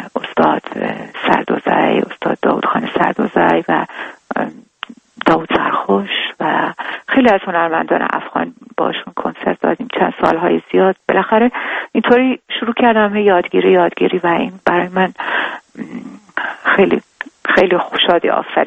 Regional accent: Iran; moved away as an adult; now in Europe; در از کودکی در ایران متولد شدم، اونجا دوره کودکی و نوجوانی رو اونجا گذروندم، بعد از دوره مدرسه و دبیرستان به اروپا اومدم برای تحصیل موسیقی

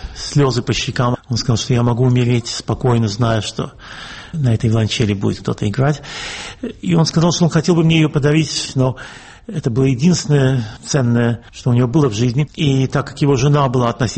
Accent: Russia; also born or lived in Latvia / Israel; now in Europe; Я родился в Латвии. Я учился в Петербурге и в Москве, в России, вырос. Потом я эмигрировал в Израиль. Живу я в Европе уже больше 30 лет.

